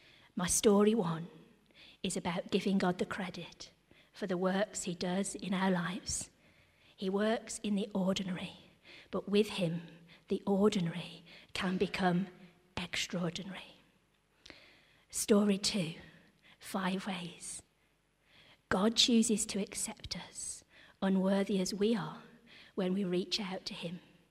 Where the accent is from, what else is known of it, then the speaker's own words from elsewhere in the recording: Gornal, West Midlands, United Kingdom; also born or lived in Cambridge / London; We're probably going back 25, 26 years until I first moved back to Gornal. I grew up in Gornal. I went to Sunday school at Five Ways.